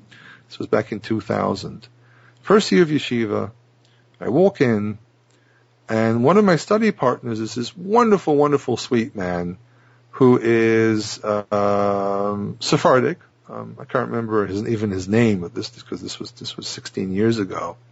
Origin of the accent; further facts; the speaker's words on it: Israel; I'm Israeli.